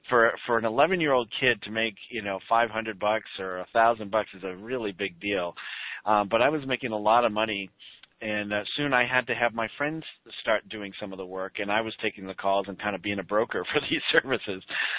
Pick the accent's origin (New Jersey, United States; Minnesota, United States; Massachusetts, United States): Massachusetts, United States; Boston; Yeah, I am from Boston. You might hear a little get out of here over there. I'm a Boston fan.